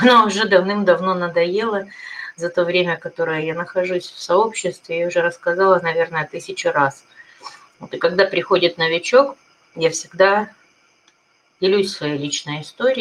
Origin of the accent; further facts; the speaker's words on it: Moscow, Russia; Я алкоголичка из Москвы.